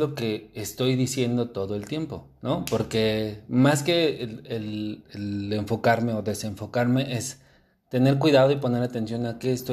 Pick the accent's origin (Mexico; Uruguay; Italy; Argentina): Mexico; como normalmente mexicanos somos